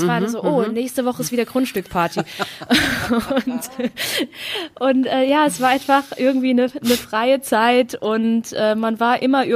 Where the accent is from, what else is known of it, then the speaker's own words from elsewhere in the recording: Heppenheim, Hesse, Germany; born there; also born or lived in Baden-Württemberg; gebürtige Hessin, was natürlich sehr schwierig war dann als Kind, weil ich ja in Baden-Württemberg auf die Schule gegangen bin. Und Heppenheim ist ja an der Grenze, ist ja ganz im Süden von Hessen, und ganz im Norden von Baden-Württemberg bin ich zur Schule gegangen.